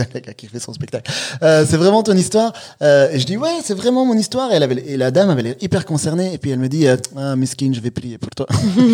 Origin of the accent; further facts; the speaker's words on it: Rwanda; born there; je suis né au Rwanda mais que j'ai été adopté par deux femmes belges